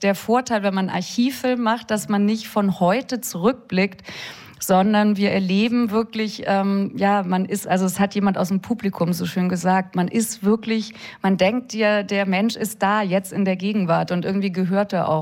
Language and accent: German; West Germany, Germany; Ja, also ich bin selber aus dem Westen.